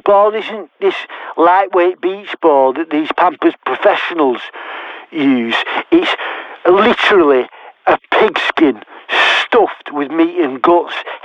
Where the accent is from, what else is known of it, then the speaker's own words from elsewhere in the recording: Winchester, South East England, United Kingdom; Winchester, South Coast.